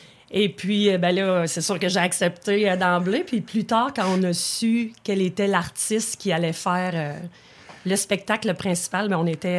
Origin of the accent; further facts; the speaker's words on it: Quebec, Canada; Donc, on est tous de l'Abitibi-Témiscamingue.